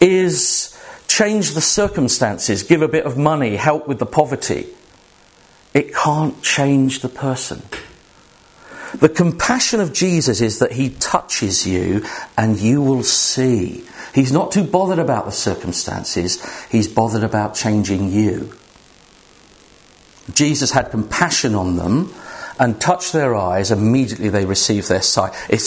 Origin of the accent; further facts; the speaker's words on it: United Kingdom; Because we're British and a little bit of sun, oh my goodness.